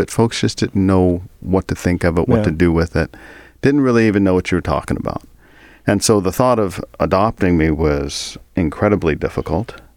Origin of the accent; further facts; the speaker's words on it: Kansas City, United States; I mean, growing up in Kansas City, the N-word was thrown around lots.